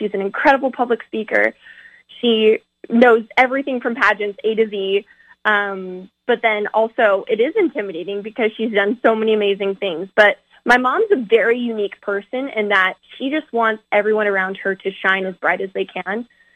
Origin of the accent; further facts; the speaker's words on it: Orem, Utah, United States; I want to be Miss Orem because it's my hometown. It's where I went to high school.